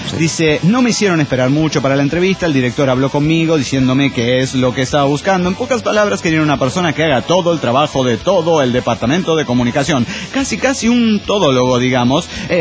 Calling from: Dallas, Texas, United States; Hola, soy … de Dallas, Texas.

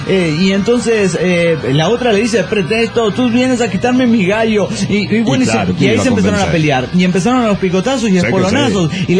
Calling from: Avenal, California, United States; de Avenal, USA.

